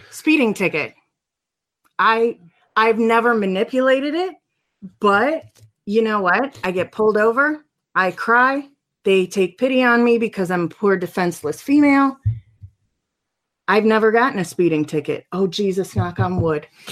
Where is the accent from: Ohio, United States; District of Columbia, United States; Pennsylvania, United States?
Ohio, United States; Cincinnati; Okay, so I grew up in a really weird suburb because I grew up outside of Cincinnati, and the community was originally blue collar